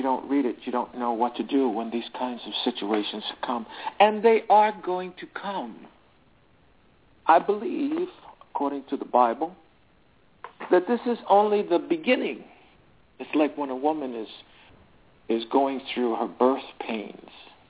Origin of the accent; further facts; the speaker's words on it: New York City, New York, United States; I'm from New York. I grew up in all of these boroughs. I grew up in Manhattan and Spanish Harlem and the Bronx and Brooklyn and Queens.